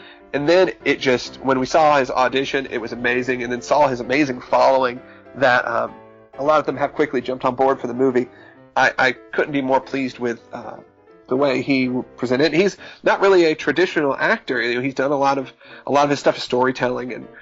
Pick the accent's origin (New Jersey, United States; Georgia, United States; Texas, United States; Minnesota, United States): Georgia, United States; I grew up in Georgia.